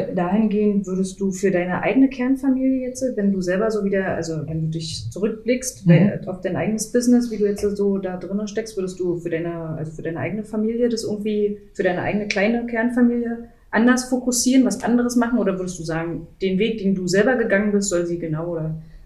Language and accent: German; Berlin, Germany; Also ich komme ja auch sozusagen gebürtige Berlinerin, ne? Bin ja in Berlin groß geworden.